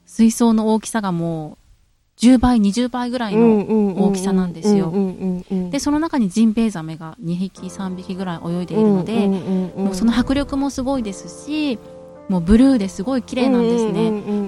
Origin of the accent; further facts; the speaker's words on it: Okinawa, Japan; 沖縄で私は生まれ育ったので、まあなんだろう、結構自然が当たり前というか、